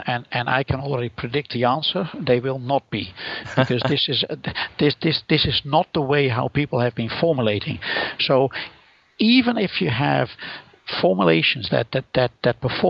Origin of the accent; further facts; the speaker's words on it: Netherlands; accent: Dutch; English is a second language; albeit in my horrible Dutch accent